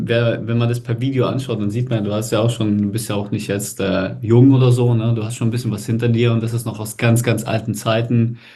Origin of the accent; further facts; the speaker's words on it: Schwäbisch Gmünd, Baden-Württemberg, Germany; bei uns in der Gegend aus Schwäbisch Gmünd, wo ich herkomme.